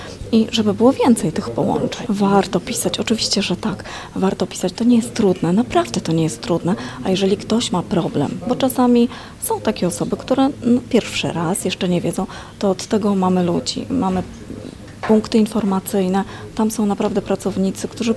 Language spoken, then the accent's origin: Polish; Masovian Voivodeship, Poland; Ja mieszkam na Mazowszu od urodzenia